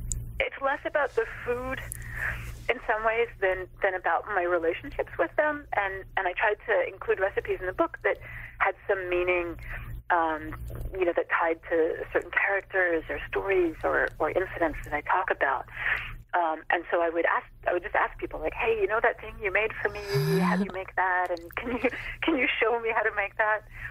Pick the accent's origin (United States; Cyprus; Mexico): United States; Bloomington, Indiana; also born or lived in Chicago; I was born in Chicago, but I actually grew up in Bloomington, Indiana, which is in southern Indiana. So it's culturally like this very kind of southern area.